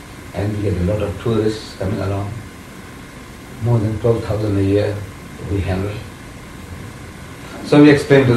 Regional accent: South Africa; I'm from South Africa

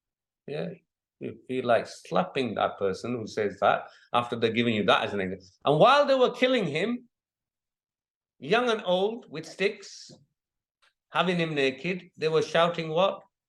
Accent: Pakistan; I'm from Pakistan.

